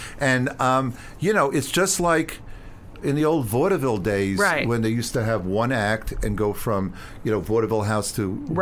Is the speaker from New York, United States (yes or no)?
yes; New York, United States; When I was growing up on Long Island, when we would go away for a weekend, let's say you'd go to the mountains.